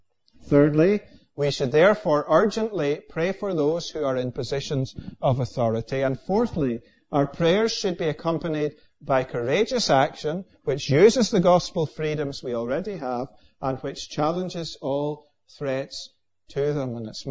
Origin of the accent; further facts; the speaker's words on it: Scotland, United Kingdom; now in Northern Ireland, United Kingdom; I am not originally from Northern Ireland. I grew up in the east coast of Scotland